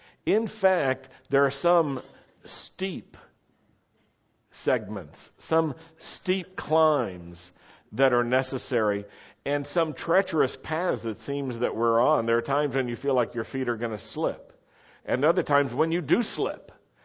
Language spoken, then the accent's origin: English; Roanoke, Virginia, United States; I grew up in Roanoke, Virginia in the Blue Ridge Valley, and we had the mountains there.